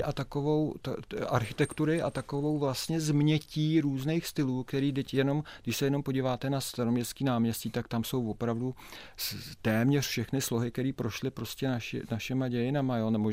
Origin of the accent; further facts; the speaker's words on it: Prague, Czechia; Já mám, protože pocházím z Prahy 1 a celá moje rodina